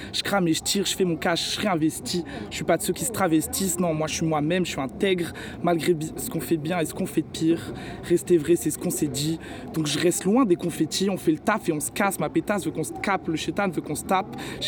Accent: Auvergne-Rhône-Alpes, France; Je viens de la Drôme en France

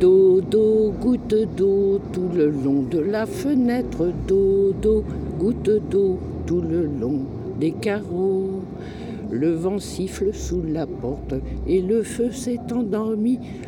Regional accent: Nanterre, Île-de-France, France; de Nanterre

